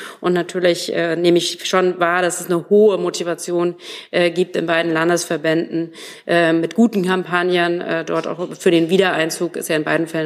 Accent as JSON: {"language": "German", "region": "Hesse", "country": "Germany", "said": "ich komme ja aus Hessen"}